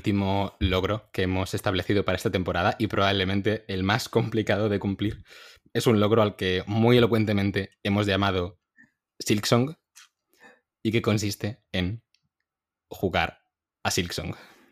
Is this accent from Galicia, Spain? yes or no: yes; Vigo, Galicia, Spain; now in Madrid, Spain; Ari y yo somos de Vigo, Pablo es de Soria. Ahora mismo Pablo y yo estamos estudiando en Madrid